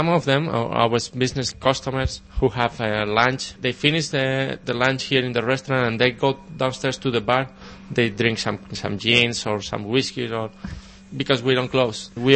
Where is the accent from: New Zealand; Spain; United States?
Spain; Pamplona, Navarre; English is a second language; I'm from the north. I was born in Pamplona